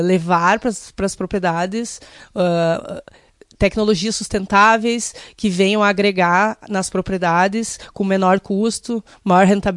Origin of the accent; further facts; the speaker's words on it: Tenente Portela, Rio Grande do Sul, Brazil; Eu sou natural de Tenente Portela, no noroeste do estado, né? Mas eu saí de casa nova para estudar, fiz agronomia na URGS, em Porto Alegre